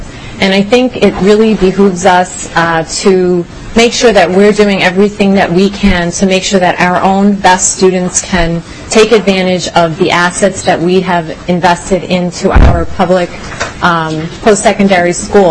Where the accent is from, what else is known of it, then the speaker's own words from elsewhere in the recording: Long Island, New York, United States; guaranteed automatic admission where I grew up on Long Island in New York